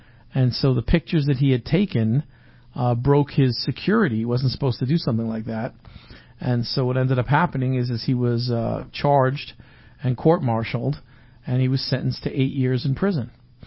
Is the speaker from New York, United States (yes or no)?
yes; New York City, New York, United States; And I grew up in New York, as I think everyone knows. And especially when I grew up in New York, he was all over the place.